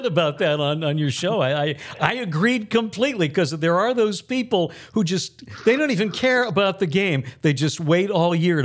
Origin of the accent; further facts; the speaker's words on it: Hartford, Connecticut, United States; born there; I was born in Hartford.